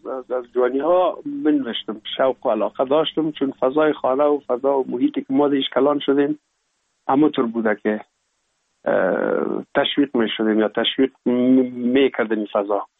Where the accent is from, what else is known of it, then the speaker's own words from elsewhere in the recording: Kabul, Afghanistan; also born or lived in Pul-e Khumri; ما در شهر پلخمری به دنیا آمدیم، یعنی در ولایت بغلان شهر پلخمری، و تا یک سالگی ما هم در موش گذاشتندیم. بعد از او جاب کار بابیم حساب در کابل میکرد و انتقال کرد به اینجا. ما هم همراه مادرم با بابیم یا پدرم آمدیم به کابل و دیگه باز این کابل تقریبا دائمی همیشه باشنده شدیم.